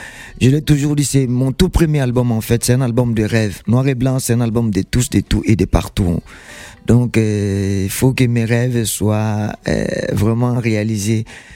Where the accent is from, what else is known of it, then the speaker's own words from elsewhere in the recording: Équateur, DR Congo; Équatoriens ont dit toujours Mongo, Mongo. Il y a des Bangwandi, il y a des Mbuza